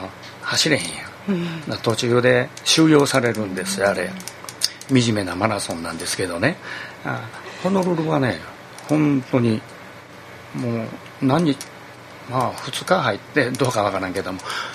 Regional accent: Osaka, Japan; accent: Osaka dialect; その大阪弁ね、僕らも東京行ったら結構大阪弁で使って話してること多かったんちゃうかな

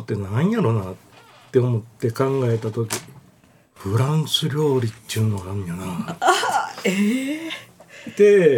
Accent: Uji, Kyoto, Japan; also born or lived in Mineyama; そうです、丹後峰山、小学校5年まででしたけどね。

